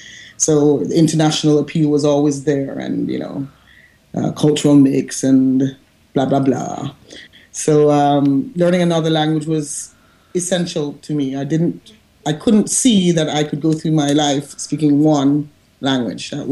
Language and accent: English; Kingston, Jamaica; now in Paris, France; And so I'm from Kingston, Jamaica originally. I grew up there and I live in Paris, France.